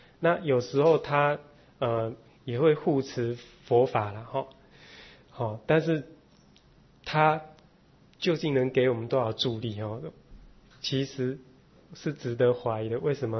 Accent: China; 尤其是我们中国人哈，祭祀是我们中华民族啦，可以说五千年来的传统

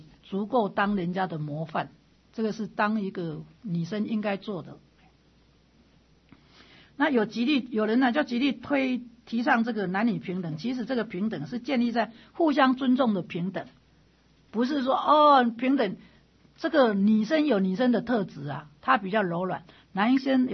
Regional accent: Taipei, Taiwan; 那我是台北的小孩子，就比较活泼啦

